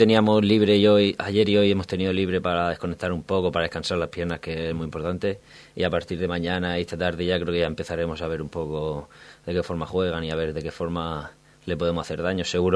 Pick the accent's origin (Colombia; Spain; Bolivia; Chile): Spain; Region of Murcia; La verdad que soy de Murcia, al final la familia y todo tira.